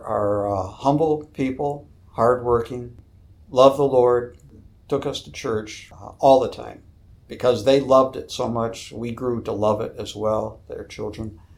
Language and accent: English; East Longmeadow, Massachusetts, United States; I grew up in a Christian home in East Longmeadow, Massachusetts. That's in the southwest portion of Massachusetts.